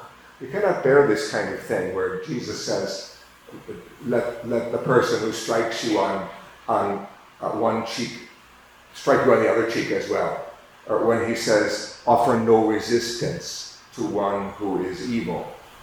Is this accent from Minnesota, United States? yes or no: yes; Minnesota, United States; I heard some very tragic news from my home state, Minnesota.